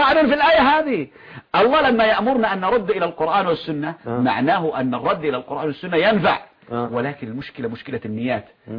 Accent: Yemen; تجد مثلا عندنا في اليمن

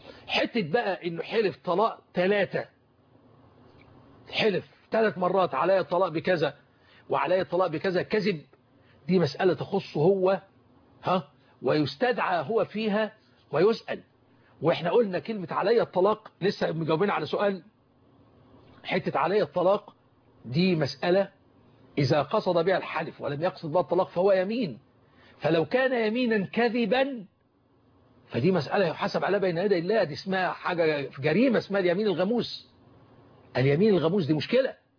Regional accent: Egypt

